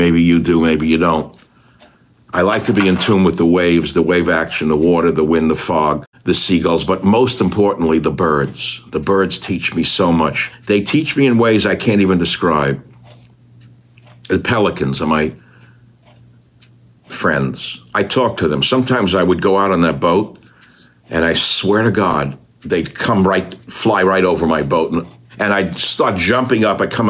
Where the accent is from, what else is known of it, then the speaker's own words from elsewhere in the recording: New York, United States; So I come from New York. I buy this sailboat.